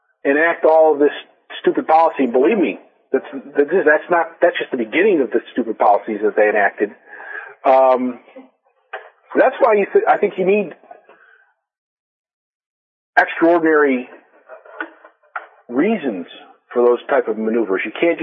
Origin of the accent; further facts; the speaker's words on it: the North, United States; I'm from the North, and you can't grow cotton up there, I can tell you that.